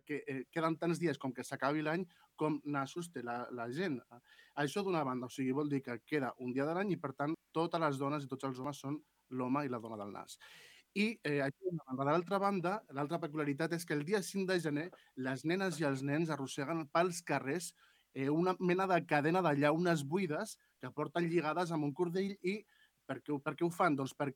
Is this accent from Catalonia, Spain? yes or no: no; Cintorres, Valencian Community, Spain; jo sóc de Cintores, un poble de Castelló, com ja sabeu, m'agrada molt dir-ho